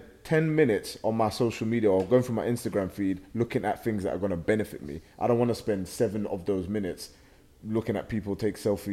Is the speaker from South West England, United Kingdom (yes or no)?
no; London, United Kingdom; moved away as an adult; I grew up in London, there for 19 years. I only came up here for uni.